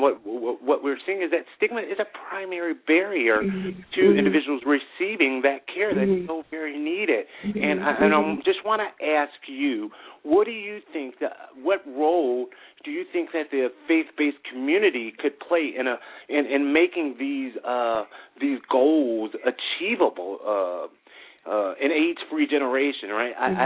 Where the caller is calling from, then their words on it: Chicago, Illinois, United States; I'm calling from Chicago, Illinois.